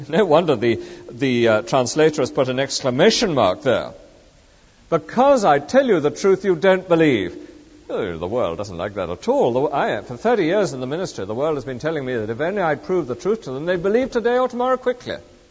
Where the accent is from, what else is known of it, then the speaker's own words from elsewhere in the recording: England, United Kingdom; as an Englishman myself, that we as in this country love that grey, moderate land in between.